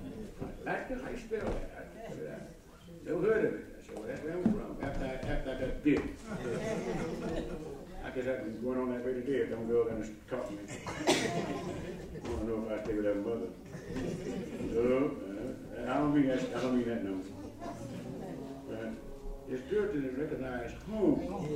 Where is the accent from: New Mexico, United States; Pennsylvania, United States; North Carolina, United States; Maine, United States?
Pennsylvania, United States; Philadelphia; We don't want to tell folk up the state that we came from Philadelphia. We want to name Jacksonville. Orlando. I tried that for a while.